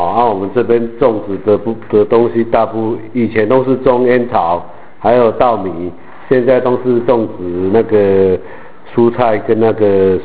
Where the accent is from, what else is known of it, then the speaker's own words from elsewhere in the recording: Shuishang, Chiayi County, Taiwan; 哦，我住在嘉义县水上乡，哦，我们家这边的特色应该是没什么，我们这边是有比较有特色的是古时候的三合院，啊，附近都是田野